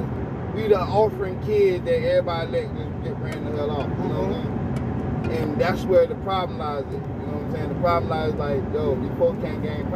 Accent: the South, United States; Meaning I'm a Southern kid with an up north daddy with an island of grandmother.

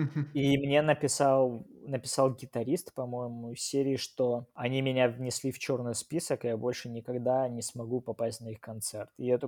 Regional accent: New York, United States; я из Нью-Йорка.

